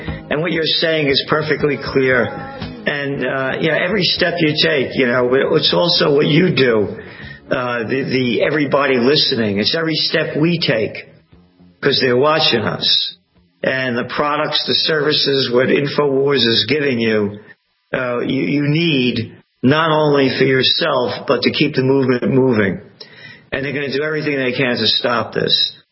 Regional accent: Brooklyn, New York, United States; Hey, all the New Yorkers, all you libtard freaks, all you people, I'm from Brooklyn. You're not from Brooklyn. You people aren't the people I grew up with.

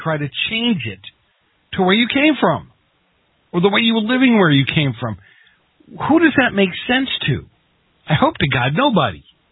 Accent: Boston, Massachusetts, United States; when I grew up in Boston as a kid, we had, we had segregated areas.

